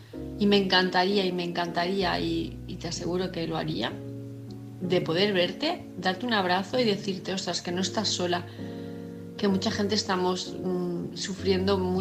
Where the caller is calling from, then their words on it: Palma de Mallorca, Balearic Islands, Spain; de Palma de Mallorca